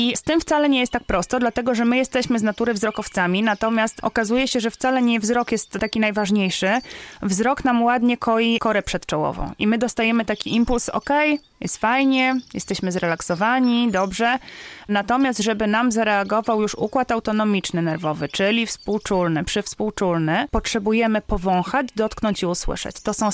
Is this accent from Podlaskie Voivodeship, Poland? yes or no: yes; Podlaskie Voivodeship, Poland; My tutaj szczególnie na Podlasiu mamy jakiś gen w sobie, mamy tych lasów sporo, wyrośliśmy tutaj na obrzeżach puszcz różnych, Knyszyńskiej, Białowieskiej